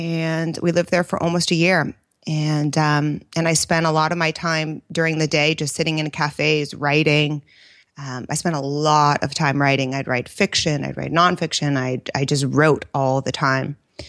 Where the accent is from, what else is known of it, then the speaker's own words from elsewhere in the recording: California, United States; also born or lived in New York; I born and raised in the Bay Area. And went to UCLA, and after school, I basically did the corporate route for 10 years, so all of my 20s.